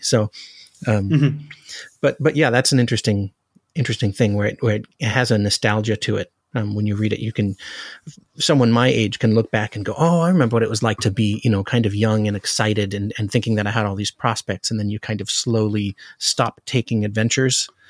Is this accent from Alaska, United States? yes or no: yes; Alaska, United States; Yeah, I'm actually from Alaska, and so we studied quite a bit about the Alaskan gold rush